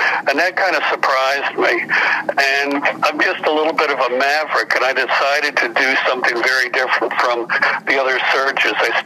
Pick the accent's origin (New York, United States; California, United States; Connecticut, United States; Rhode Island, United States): Connecticut, United States; Storrs; I grew up in Storrs, Connecticut, went to E.O. Smith High School, went on and got a bachelor's degree at Muskingum College in Ohio